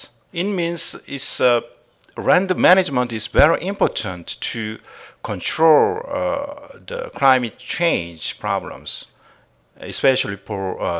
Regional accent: South Korea; English is a second language; I'm from South Korea.

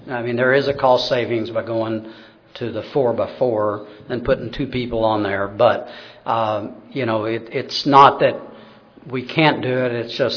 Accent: Kentucky, United States; accent: Kentucky; so you're going to have to put up with my abridged Kentucky accent

